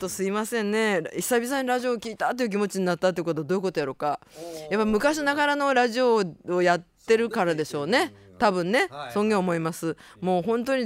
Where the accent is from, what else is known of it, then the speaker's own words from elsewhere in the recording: Ishikawa, Japan; 私の地元石川県